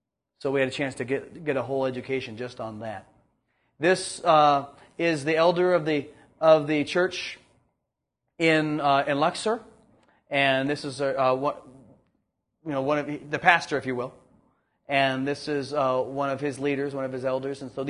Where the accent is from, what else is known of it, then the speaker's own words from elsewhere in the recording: Ojai, California, United States; But I told them, I'm from Ojai Valley.